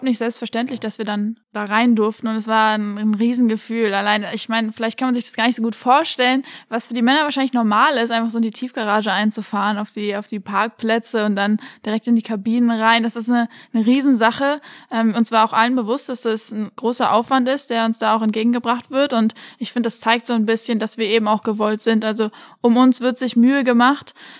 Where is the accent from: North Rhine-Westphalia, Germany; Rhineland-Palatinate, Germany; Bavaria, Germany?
Rhineland-Palatinate, Germany; Oppenheim; Wie du schon gesagt, ich bin in Oppenheim aufgewachsen, das ist ja nicht weit weg